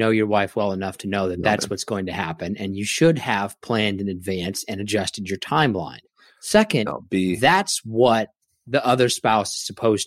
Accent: Derby, Kansas, United States; And growing up in Derby, yep. Kansas, those things can get you some looks.

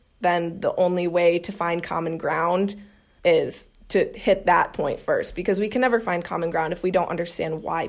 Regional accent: New Prague, Minnesota, United States; I am joining from my hometown of New Prague, Minnesota.

